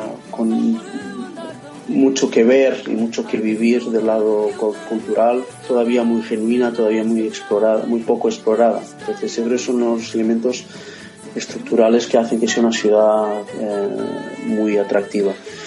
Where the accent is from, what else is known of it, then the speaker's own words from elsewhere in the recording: Lisbon, Portugal; moved away; visito Lisboa un par de veces al año, unas veces más, tres veces menos, y en cierta medida acompaño la evolución de Lisboa y es un mixto de ser insider y de volver a mi tierra